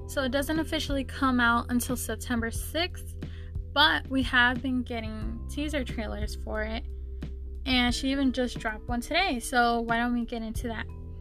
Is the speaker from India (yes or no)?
no; Houston, Texas, United States; A little about me is I am from Houston, Texas. I am Mexican-American. I am first-generation college.